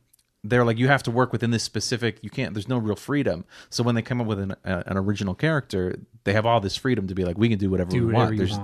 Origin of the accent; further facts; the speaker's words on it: Nova Scotia, Canada; one was growing up in Nova Scotia